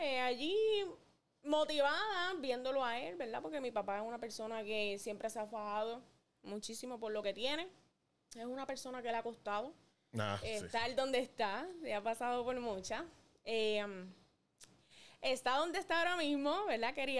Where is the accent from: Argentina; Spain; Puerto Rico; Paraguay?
Puerto Rico; Ponce; born there; now in Lajas, Puerto Rico; actualmente resido en Laja, pero nací en Ponce.